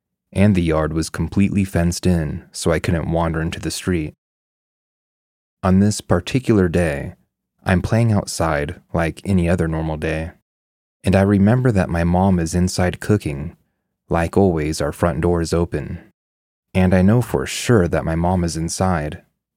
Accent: Miami, Florida, United States; I was born and raised in Miami to Honduran parents. Being Hispanic, spiritualism and religion sort of walk hand in hand for some. I grew up in an apartment building with a huge front yard.

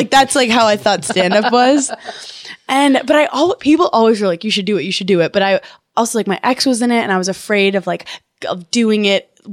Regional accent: Brooklyn, New York, United States; I'm from Brooklyn, New York.

